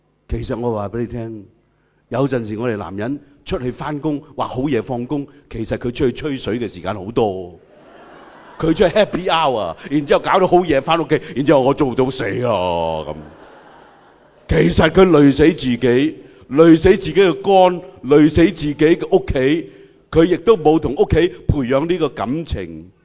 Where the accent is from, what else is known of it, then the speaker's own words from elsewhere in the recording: Hong Kong; 现在我们香港人两文三语都是超级劲的